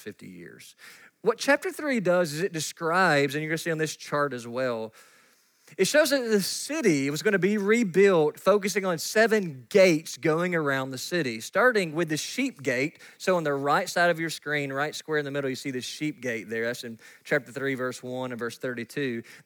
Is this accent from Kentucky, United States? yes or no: yes; Kentucky, United States; I'm from Katy's, Kentucky, and I can't pronounce names very well